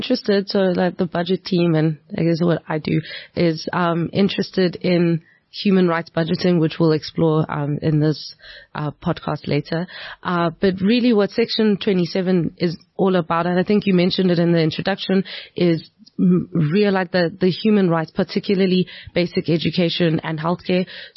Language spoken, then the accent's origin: English; Witbank, Mpumalanga, South Africa; so I grew up in Witbank, eMalahleni.